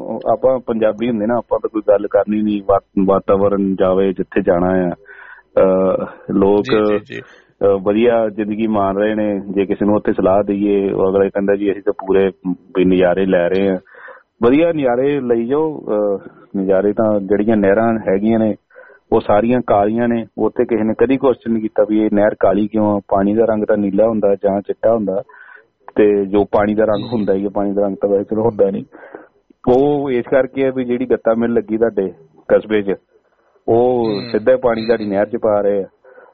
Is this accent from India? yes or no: yes; Phagwara, Punjab, India; ਤੇ ਮੈਂ ਸਵੇਰੇ ਚੈੱਕ ਕੀਤਾ ਤੇ ਮੇਰੇ ਸ਼ਹਿਰ ਫਗਵਾੜੇ ਇਸ ਵੇਲੇ 32 degrees ਸੀ